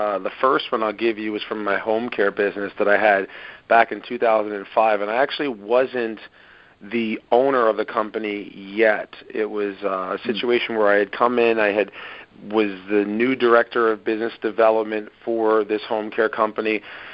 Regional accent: Bayonne, New Jersey, United States; So I'm originally from Bayonne, New Jersey, and I've lived here all my life, and I basically harbor everything about the New Jersey mind flow of dedication, hard work, and perseverance.

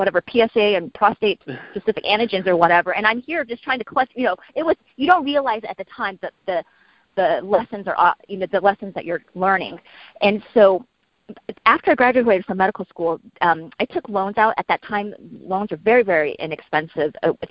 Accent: United States; born there; I was born in the States. So it's like I was held back in preschool because I didn't speak English going into school.

